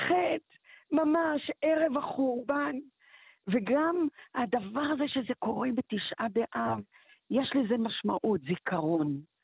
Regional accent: Beersheba, Southern District, Israel; also born or lived in Morocco; אני כרגע נמצאת בבאר שבע, המקום שבו גדלתי כשעליתי ממרוקו.

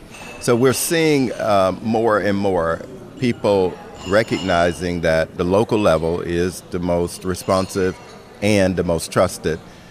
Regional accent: Florida, United States; the floods in my home state of Florida

